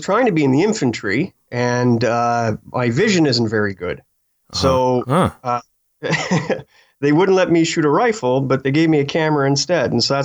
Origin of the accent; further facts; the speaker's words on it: Kamloops, British Columbia, Canada; born there; I was born, as we discussed, in Kamloops, British Columbia. But I am a border child.